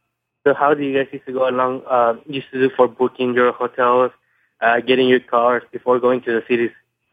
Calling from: San Jose, California, United States; from San Jose.

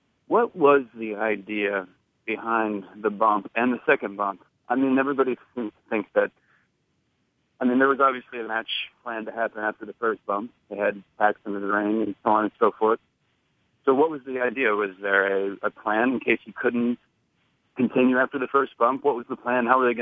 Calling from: New York City, New York, United States; Hey, Brian … from New York City.

